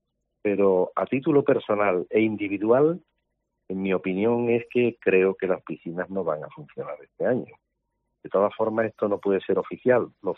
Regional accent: Andalusia, Spain; yo como andaluz, como presidente andaluz

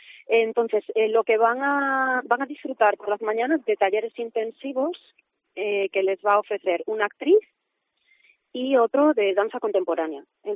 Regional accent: Carracedelo, Castile and León, Spain; now in Salamanca, Spain; Bueno, yo llevo muchísimos años en Salamanca, pero soy de Carracedelo.

